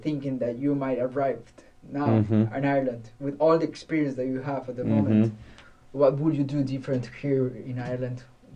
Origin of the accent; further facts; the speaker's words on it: Costa Rica; I'm from Costa Rica